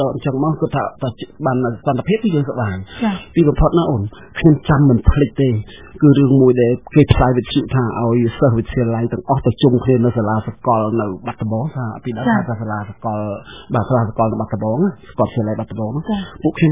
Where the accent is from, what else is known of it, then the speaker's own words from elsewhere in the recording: Thma Koul, Battambang, Cambodia; ខ្ញុំកើតនៅបាត់ដំបងតែម្ដង